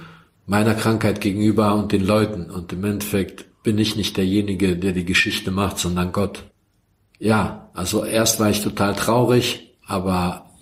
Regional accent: Montenegro; in ein paar anderen Städten in meiner Heimat in Montenegro

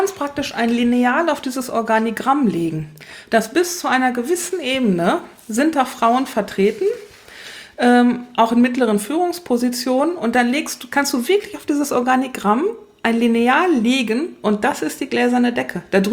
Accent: Germany; Ich bin im Westen aufgewachsen.

